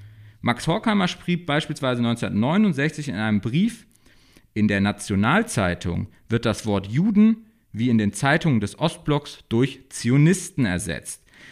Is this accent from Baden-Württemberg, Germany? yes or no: yes; Heidelberg, Baden-Württemberg, Germany; bei uns in Heidelberg, da komme ich her